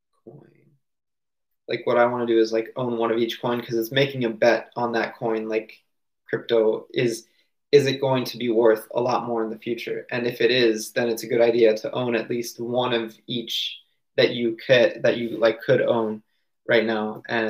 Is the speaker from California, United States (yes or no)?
no; Maryland, United States; Okay, so I'm at my home where I grew up in Maryland, and I love it here.